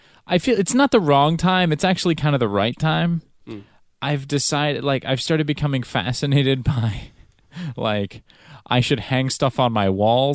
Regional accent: Florida, United States; Florida. I'm from Florida.

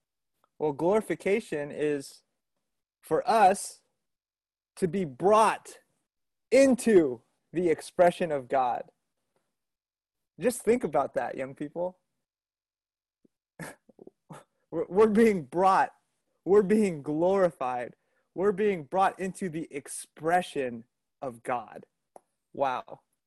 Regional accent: Boston, Massachusetts, United States; moved away as an adult; You know, I'm originally from Boston, but some of you know right now I'm in sunny California.

